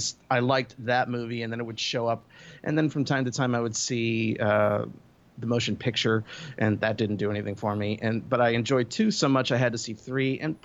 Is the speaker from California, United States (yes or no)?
yes; Azusa, California, United States; also born or lived in Philadelphia; Well, I was mostly raised in Azusa, California, but I was born in Philadelphia.